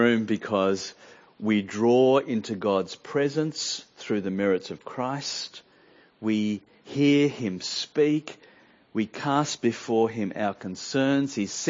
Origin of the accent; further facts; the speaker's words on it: Australia; accent: Australian; And fearing that I'd be chucked out if they heard my Australian accent, I went.